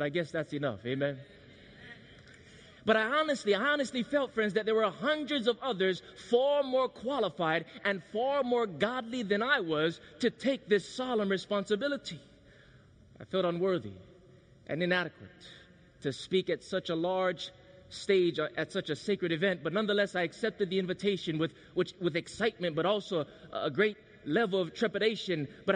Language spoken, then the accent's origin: English; Hawaii, United States; born or raised there